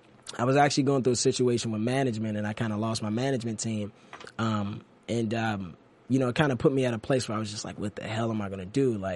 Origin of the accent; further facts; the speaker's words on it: Maryland, United States; also born or lived in Washington, D.C.; Man, well, I grew up, I was born in D.C. I grew up in Maryland, but I used to go back and forth through D.C.